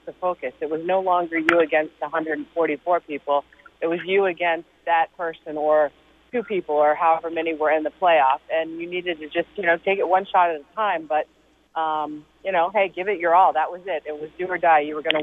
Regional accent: United States; it made you very proud to be being an American.

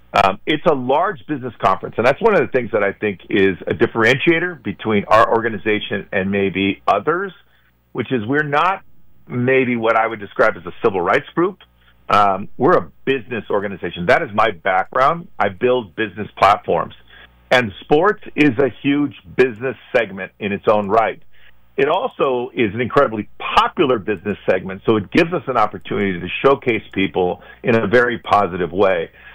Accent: United States; I was born here in the States. I grew up, you know, in a very traditional Latino household. I have family that goes back to Mexico as well as Spain.

